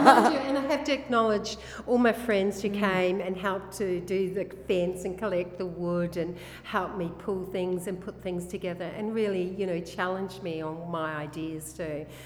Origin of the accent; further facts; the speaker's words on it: New Zealand; I'm Māori from New Zealand.